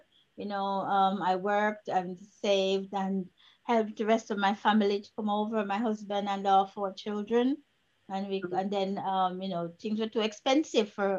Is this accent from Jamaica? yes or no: yes; Jamaica; I grew up in Jamaica.